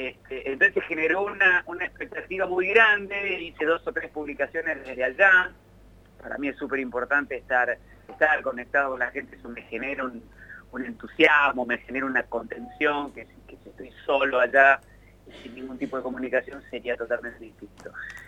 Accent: Mendoza, Argentina; born there; moved away; yo soy nacido en Mendoza, si bien nací ahí en el 70 y después me fui durante mucho tiempo

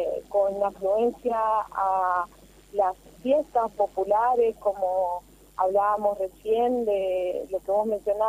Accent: La Paz, Entre Ríos, Argentina; No, yo soy nacida en La Paz y estuve trabajando los últimos 6 años como directora de turismo en Concepción del Uruguay.

